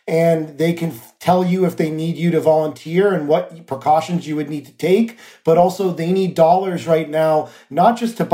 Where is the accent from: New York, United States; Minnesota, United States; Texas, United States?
New York, United States; but I also know that as a New Yorker, that days are like roller coasters for people